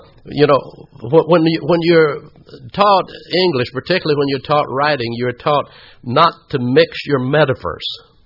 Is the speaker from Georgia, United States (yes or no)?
yes; Atlanta, Georgia, United States; When I was a boy growing up in Atlanta